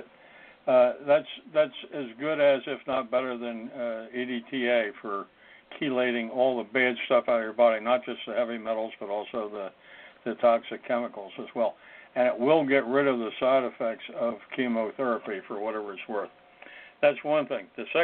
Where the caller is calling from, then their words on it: Florida, United States; I'm from Florida.